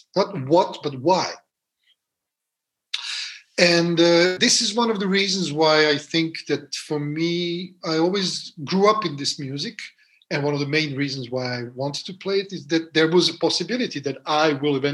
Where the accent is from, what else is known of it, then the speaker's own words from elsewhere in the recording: Belgrade, Serbia; growing up in Serbia, in Belgrade, in Yugoslavia.